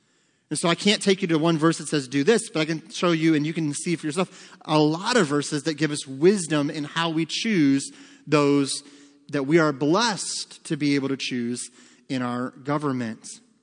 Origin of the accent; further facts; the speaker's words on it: United States; And I'm fine with saying the Pledge of Allegiance and affirming that I am an American, and that comes with certain responsibilities.